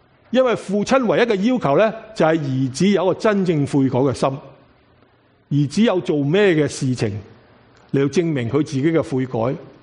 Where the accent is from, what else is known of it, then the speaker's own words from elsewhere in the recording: China; 因为当时的时候，在或者在我们中国人或者中东人的时候，都有同一个的习惯